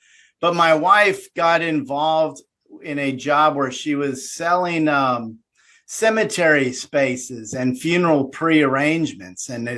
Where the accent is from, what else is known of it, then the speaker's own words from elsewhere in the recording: Minnesota, United States; born there; now in Alabama, United States; No, I was born up in Minnesota. And I've been living in Alabama since 1997.